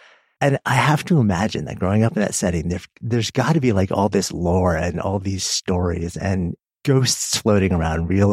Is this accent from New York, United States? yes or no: yes; New York, United States; now in Boulder, United States; I'm in Boulder, Colorado right now. And after being a New Yorker my entire life